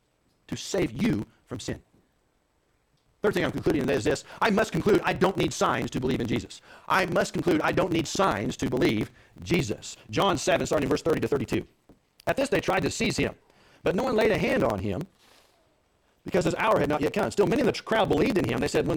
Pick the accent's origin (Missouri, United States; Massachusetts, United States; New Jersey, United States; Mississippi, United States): Missouri, United States; Leonard; I'm from Shelby County, and I grew up in Leonard, Missouri.